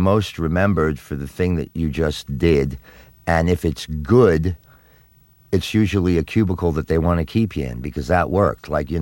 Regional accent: New Jersey, United States; But I was raised in New Jersey, and a lot of my distant relatives were in law enforcement and in fire work and that kind of thing

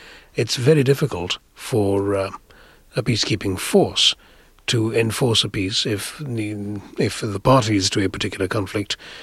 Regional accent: India; It's the defining experience of my life was growing up in India

